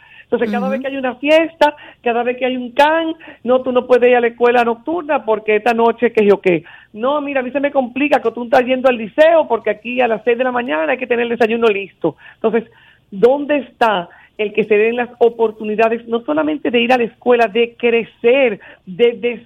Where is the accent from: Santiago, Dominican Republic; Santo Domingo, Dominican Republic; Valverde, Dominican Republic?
Santiago, Dominican Republic; Gurabo; acuérdense que yo soy de Santiago, o sea, de Gurabo